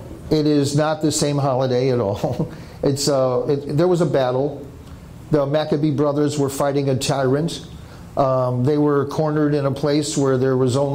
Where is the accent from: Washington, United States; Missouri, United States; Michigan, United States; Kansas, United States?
Missouri, United States; St. Louis; born there; now in New Jersey, United States; No, actually I was born in St. Louis, Missouri. Moved around the country a lot. Moved to New Jersey in 1966 when I was a senior in high school.